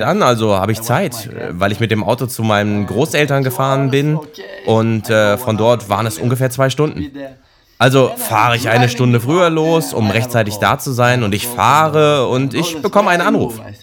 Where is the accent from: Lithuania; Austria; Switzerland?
Lithuania; German is a second language; Es ist so ähnlich wie bei uns in Litauen.